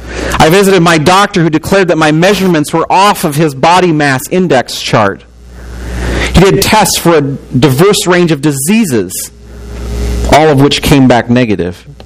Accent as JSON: {"language": "English", "region": "Illinois", "country": "United States", "tie": "born or raised there", "said": "When I grew up in Illinois, we'd have very windy days once in a while."}